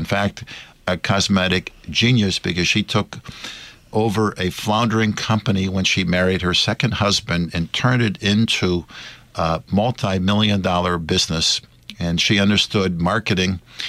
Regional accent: East Coast, United States; Yeah, we're from the East Coast. We have a little different slang.

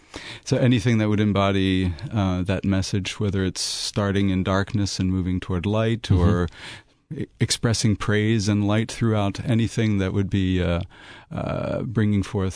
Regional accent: France; My family was involved in mission work for many, many years in France. So I grew up in France.

